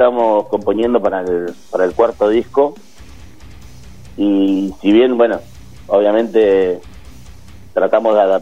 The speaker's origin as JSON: {"language": "Spanish", "region": "Buenos Aires", "country": "Argentina", "said": "si bien somos de Buenos Aires, el circuito de las ciudades del interior es totalmente diferente al circuito de Cava o de Gran Buenos Aires"}